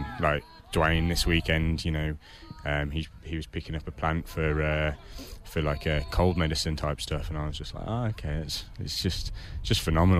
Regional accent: West Midlands, United Kingdom; now in Australia; Just outside Birmingham in England.

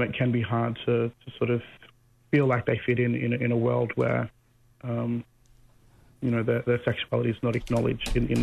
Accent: Condobolin, New South Wales, Australia; It being a small country town, you know, I repressed a lot of my sexuality growing up

